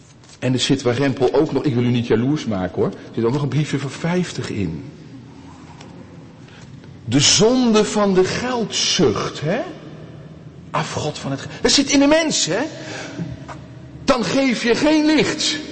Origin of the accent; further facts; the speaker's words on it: Amsterdam, North Holland, Netherlands; Ik ben geboren in Amsterdam. En ik groeide op aan de rand van die stad.